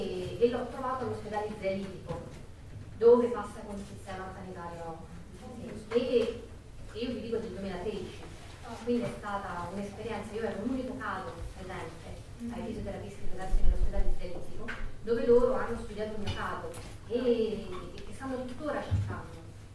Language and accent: Italian; Rome, Lazio, Italy; anch'io sono di Roma